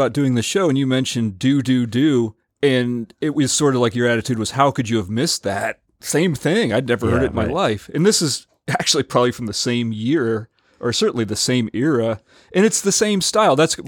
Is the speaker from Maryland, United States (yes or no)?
yes; Maryland, United States; And of course, where I grew up in Western Maryland, there's ski stuff there.